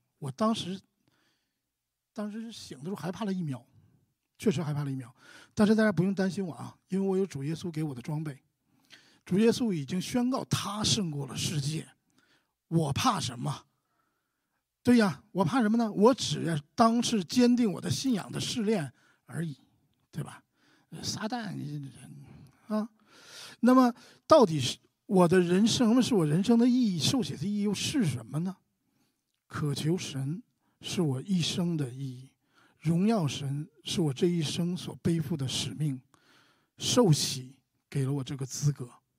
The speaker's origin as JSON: {"language": "Chinese", "region": "Northeast China", "country": "China", "accent": "Northeastern", "said": "用一句我们东北话说"}